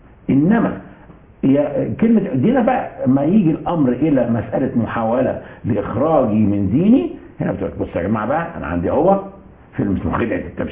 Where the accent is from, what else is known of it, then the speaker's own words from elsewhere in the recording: Egypt; انا مصري، فخور ان انا مصري